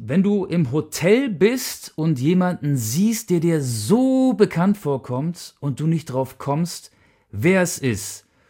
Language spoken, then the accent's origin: German; Austria; Also ich bin 35 Jahre alt. Ich bin ein Österreicher. Ich habe mal in Deutschland gespielt.